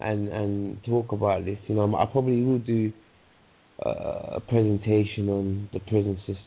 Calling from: London, United Kingdom; I'm calling from London.

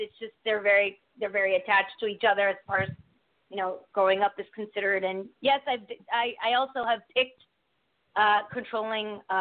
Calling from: Connecticut, United States; Hi, this is … from Connecticut.

